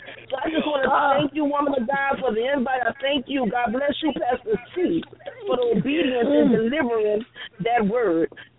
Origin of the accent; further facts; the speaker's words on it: New Orleans, Louisiana, United States; I'm Evangelist … from New Orleans.